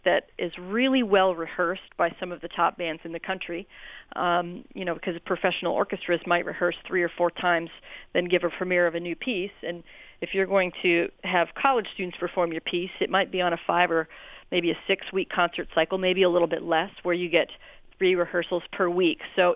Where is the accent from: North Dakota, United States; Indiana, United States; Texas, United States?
Texas, United States; also born or lived in Colorado / Chicago; I grew up in Texas and attended the University of Colorado for my undergraduate and master's degrees in conducting. Then I moved to Chicago, Evanston actually, and attended Northwestern University for my doctorate.